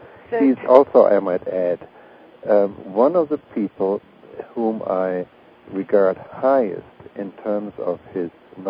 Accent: Germany; English is a second language; moved away as an adult; now in United States; I was raised and educated in Germany, as you might hear. And I came to this country quite a while ago.

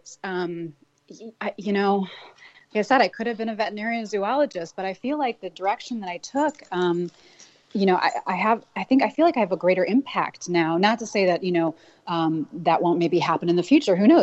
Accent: Chicago, Illinois, United States; I grew up in Chicago, and I was raised by a single mom, and we actually had a family vet

